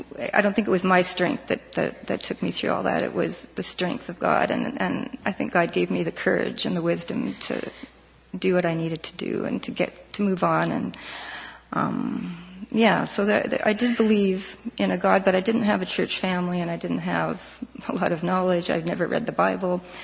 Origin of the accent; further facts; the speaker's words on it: Winnipeg, Manitoba, Canada; I grew up in East Kildonan, not very far from here, and I was baptized in the United Church, Wesley United, which is now Emmanuel United on Kimberley, also not far from here.